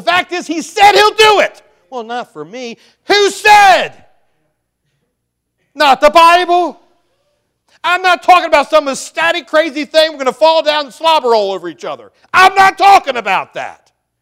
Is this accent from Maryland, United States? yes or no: yes; Maryland, United States; But I'm just sterile from Carroll County, Maryland. 75,000 people in the entire county.